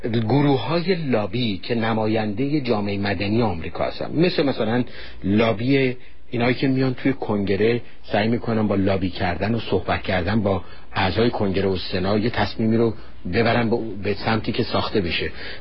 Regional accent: Iran; من خودم به عنوان یک ایرانی سیاسی وقتی پام به واشنگتن رسید

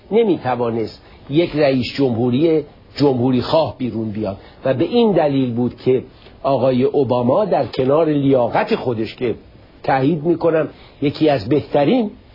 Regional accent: Iran; moved away as an adult; من واقعا به عنوان یک ایرانی که از یک کشور استبداد زده اومدم اینجا

